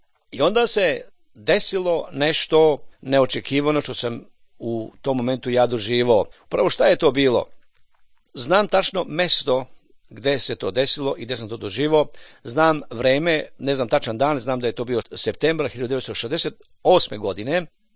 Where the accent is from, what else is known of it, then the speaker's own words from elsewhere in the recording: Serbia; now in Vrnjačka Banja, Serbia; dolazim iz Srbije, živim u Vrnjačkoj Banji